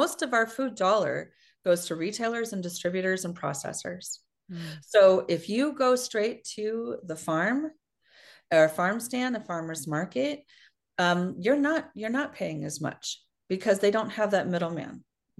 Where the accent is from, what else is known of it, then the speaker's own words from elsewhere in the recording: Iowa, United States; I grew up in Iowa, which ironically was a food desert, right?